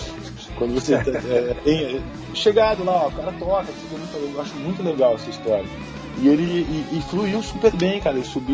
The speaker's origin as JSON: {"language": "Portuguese", "country": "Brazil", "said": "pô, você é da onde? Pô, sou do Brasil."}